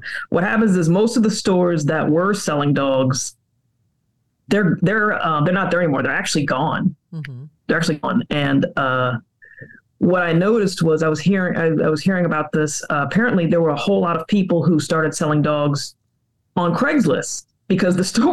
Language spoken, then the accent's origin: English; Los Angeles, California, United States; it was actually in my hometown, Los Angeles, because there was a pet store at this mall called the Beverly Center. I used to go there back in the 90s when I was a kid